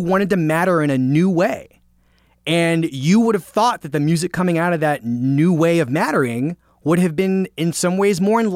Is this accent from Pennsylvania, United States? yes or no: yes; Philadelphia, Pennsylvania, United States; I'm from Philadelphia, Pennsylvania. It's Ben Franklin and Bill Cosby, one and two.